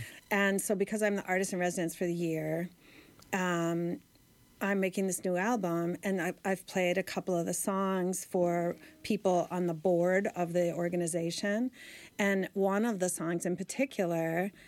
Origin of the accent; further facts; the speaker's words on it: Chicago, Illinois, United States; I was from Chicago. I had been listening to more like … stuff like that.